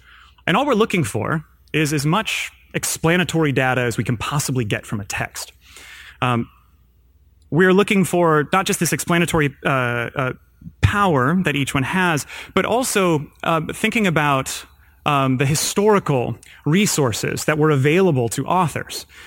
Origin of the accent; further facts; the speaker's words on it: Midwest, United States; Not in California, of course. I'm from the Midwest, so I know what Christmas looks like.